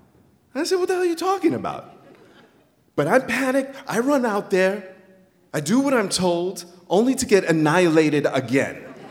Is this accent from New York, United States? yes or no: yes; Queens, New York, United States; I'm not Mexican. Yes, I'm Latino, but I'm from Queens.